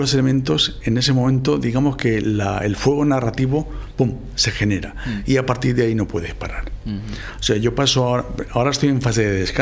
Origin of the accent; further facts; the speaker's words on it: Silla, Valencian Community, Spain; yo soy de Silla y en Valencia